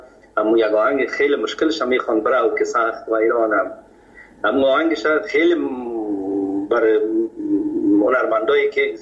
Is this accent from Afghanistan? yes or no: yes; Kabul, Afghanistan; در فامیل که ما بزرگ شدیم، ما از مردم خود کابل هستیم، از شهر کونه کابل.